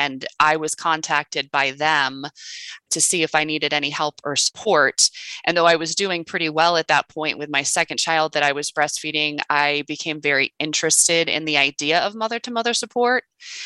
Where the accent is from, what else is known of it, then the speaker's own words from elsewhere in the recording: Boulder, Colorado, United States; now in New York State, United States; I've bounced around a lot, but I have been settled in the Finger Lakes region of New York State, which is basically northwest area of New York State for well over a decade now. Grew up in Boulder, Colo